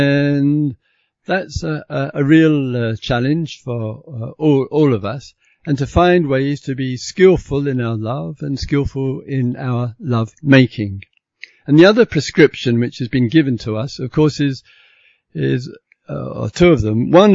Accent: United Kingdom; I'm British, you know. We don't go into that.

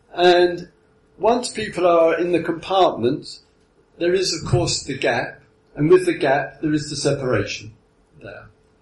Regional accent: England, United Kingdom; I mean, I think it's a silly idea, I am English. What does that mean?

